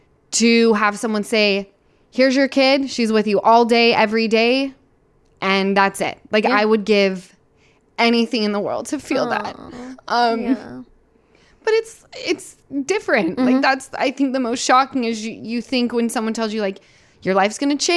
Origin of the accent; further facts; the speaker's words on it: Utah, United States; All right, I'm from Utah.